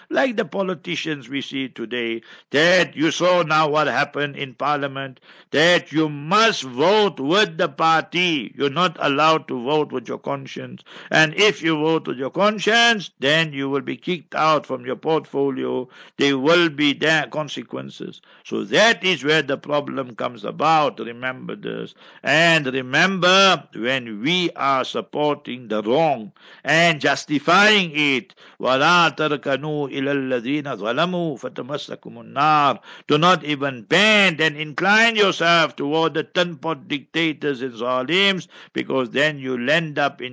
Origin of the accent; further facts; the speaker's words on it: South Africa; first language Memon; English is a second language; I love South Africans because I'm a South African, I love Mehmans because my vernacular, my mother tongue is Mehman.